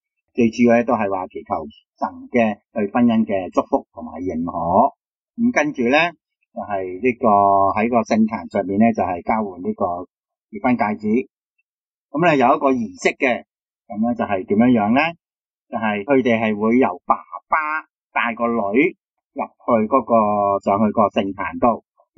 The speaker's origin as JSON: {"language": "Cantonese", "country": "Hong Kong", "said": "我哋香港人叫做人情啦。"}